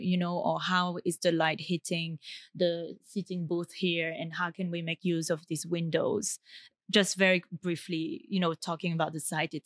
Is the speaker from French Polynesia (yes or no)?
yes; French Polynesia; oh, it's okay, I come from Tahiti. So then I'm like, my family's okay, they're in Tahiti.